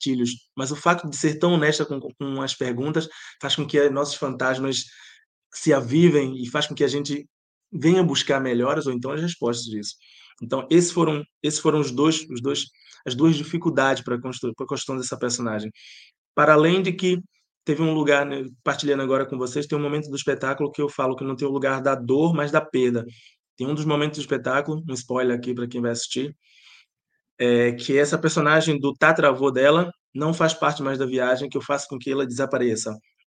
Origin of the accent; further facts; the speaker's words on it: Bahia, Brazil; now in Portugal; eu tenho um sotaque, eu sou baiano, mas moro muitos anos em Portugal, por isso que eu tenho esse sotaque